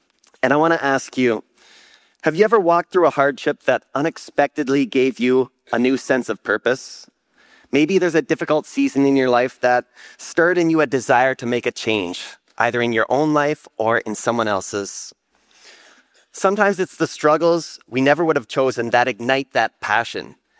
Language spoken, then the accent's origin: English; Elmira, Ontario, Canada; moved away as an adult; now in Philippines; I was born and raised in Elmira, Ontario, and WMB has been my, shout out to Elmira, WMB has been my home church since I was born. But 16 years ago, as Renee mentioned, I moved to the Philippines.